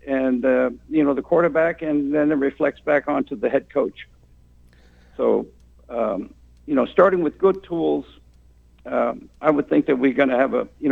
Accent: St. Petersburg, Florida, United States; I grew up in St. Pete, Florida.

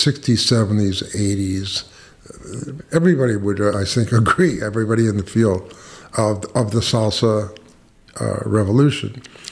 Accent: New York, United States; I know this pretty good stuff, and I'm from New York, this is also.

